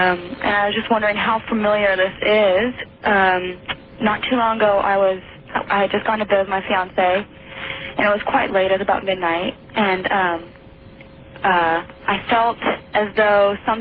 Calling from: Portland, Oregon, United States; Portland, Oregon.

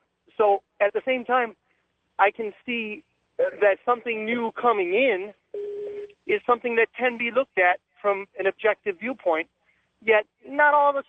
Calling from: McAllen, Texas, United States; I'm calling from McAllen, Texas.

